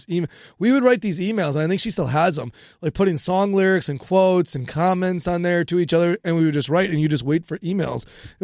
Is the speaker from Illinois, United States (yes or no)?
yes; Illinois, United States; We grew up in the Chicagoland area.